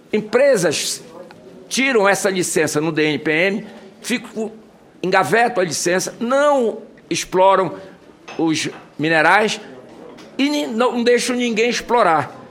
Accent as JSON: {"language": "Portuguese", "region": "Pará", "country": "Brazil", "said": "como amazônida e como paraense"}